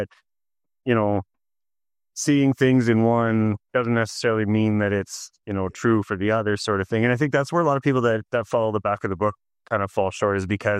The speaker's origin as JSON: {"language": "English", "country": "Canada", "said": "my being Canadian really had nothing to do with the fact that I was looking into Montreal."}